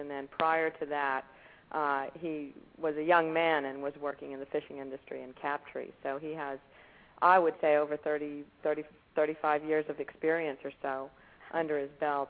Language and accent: English; California, United States; I grew up in California, and the favorite pastime I had was fishing with my dad.